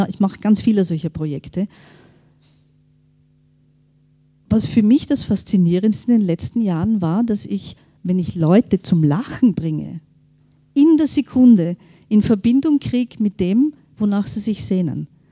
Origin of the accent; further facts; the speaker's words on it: Styria, Austria; now in Vienna, Austria; ich selber bin Steirerin und lebe in Wien